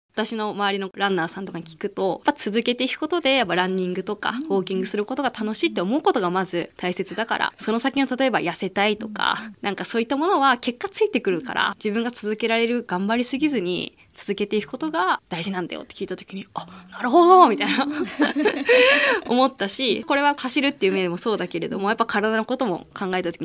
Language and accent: Japanese; Chiba, Japan; now in Fujisawa, Japan; もともと私千葉県が出身でして、はい、海がなくて千葉県、私の住んでる地域には、